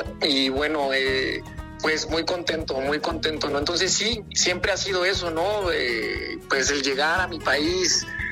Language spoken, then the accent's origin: Spanish; Peru; moved away; porque pues siempre yo he estado metido en el toro y pues que en mi país no haya oportunidades, sí fue un golpe difícil, ¿no? Y el estar fuera de casa, estar fuera de tu país, pues también te curte, ¿no? Y sobre todo pues lo que es el Perú